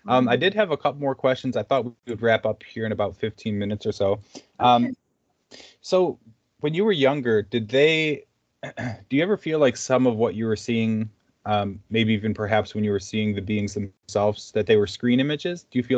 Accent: Detroit, Michigan, United States; I grew up in Detroit, you know, so you kind of had to like be able to feed off people's energies

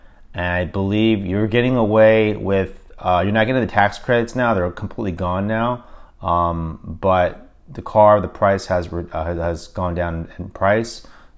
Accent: Fremont, California, United States; I'm from Fremont, California. That's my hometown.

